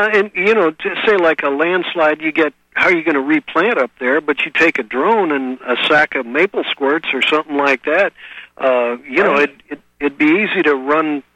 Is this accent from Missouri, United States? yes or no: yes; Webster Groves, Missouri, United States; Yeah, I'm originally from Webster out in St. Louis.